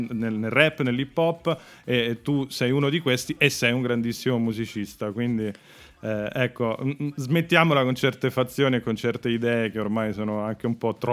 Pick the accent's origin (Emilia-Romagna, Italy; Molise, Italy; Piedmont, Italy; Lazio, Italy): Lazio, Italy; Rome; io sono di Roma